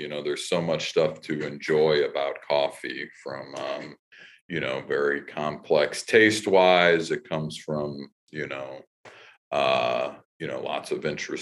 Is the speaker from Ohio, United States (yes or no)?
yes; Cleveland, Ohio, United States; I am from Cleveland, actually. From Cleveland.